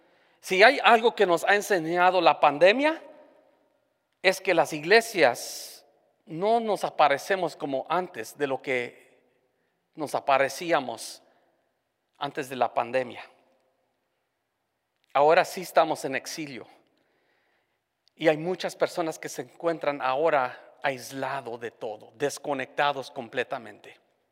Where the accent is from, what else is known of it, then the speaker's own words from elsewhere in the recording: California, United States; Especialmente que soy de California, yo necesito sol.